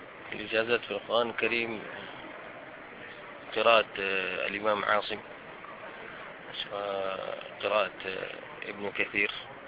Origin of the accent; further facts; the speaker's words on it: Mecca, Makkah Province, Saudi Arabia; born there; من مواليد مكة المكرمة 1980 للميلاد